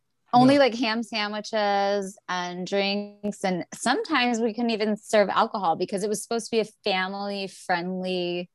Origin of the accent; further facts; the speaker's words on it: Indiana, United States; And I mean, I grew up in Indiana for the most part.